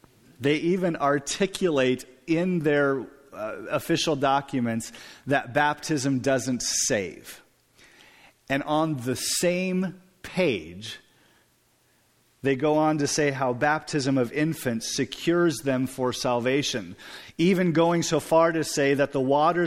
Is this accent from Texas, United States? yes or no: no; Pella, Iowa, United States; I grew up in Pella, Iowa. Pella has about 27, 28 churches.